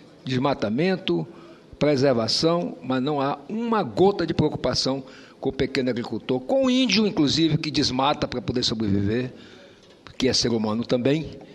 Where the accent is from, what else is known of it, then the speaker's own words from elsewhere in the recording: Roraima, Brazil; Eu sou da Amazônia, nasci em Roraima